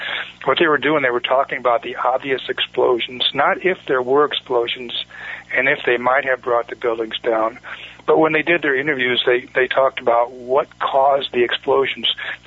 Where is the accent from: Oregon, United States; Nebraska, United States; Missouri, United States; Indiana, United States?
Nebraska, United States; Norfolk; But I remember back in my hometown in Norfolk, Nebraska, Norfolk Daily News